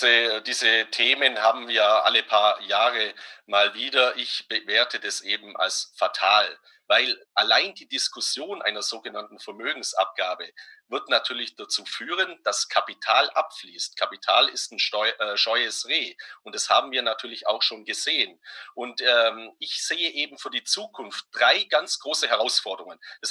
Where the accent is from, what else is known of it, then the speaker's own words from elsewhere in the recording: Baden-Württemberg, Germany; born there; Aber ich bin ja ein gebürtiger Schwabe